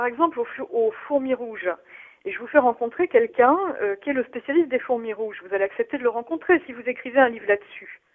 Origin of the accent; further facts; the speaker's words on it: Paris, Île-de-France, France; Écoutez, j'ai pas pu l'écouter parce que comme je suis parisienne